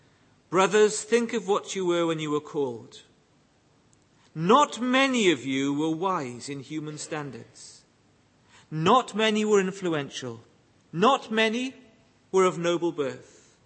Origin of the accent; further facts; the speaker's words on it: Wales, United Kingdom; There never was any reason for me to feel insecure as a Welsh boy in Oxford or Belgravia.